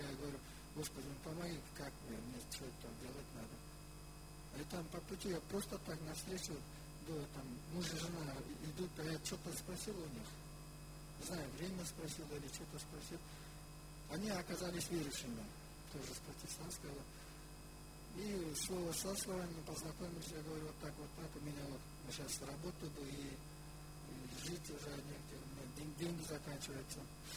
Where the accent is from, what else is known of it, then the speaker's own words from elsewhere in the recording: Kyrgyzstan; я сам из Кыргызстана. Там я покаялся в баптистской церкви, это в 2001 году.